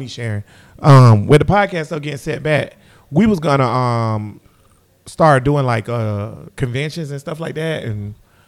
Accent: Daytona Beach, Florida, United States; Daytona, that's right. Daytona. We're from Daytona.

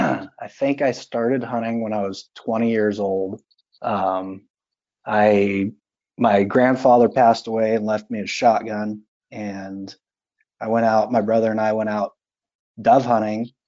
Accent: California, United States; I was born and raised in the San Joaquin Valley of California, basically dead center of the state. If you've ever eaten an almond, it probably came from, you know, within 30 miles of where I was raised.

